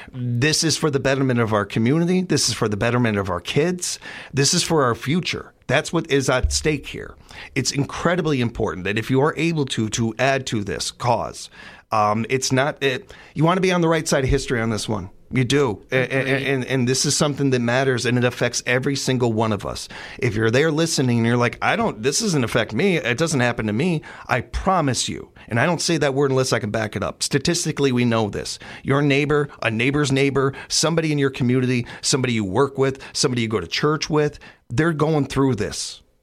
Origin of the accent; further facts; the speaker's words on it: United States; I am not a Democrat or a Republican. I'm an American, and I focus on what is best for our communities, what is best for our country.